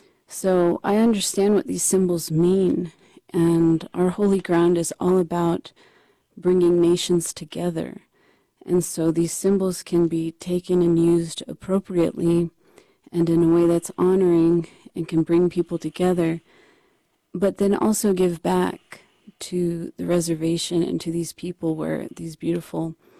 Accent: Colorado, United States; because I grew up in Colorado in white schools.

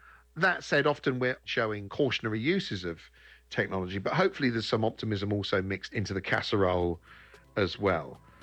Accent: United Kingdom; especially being British, you can't help being British growing up

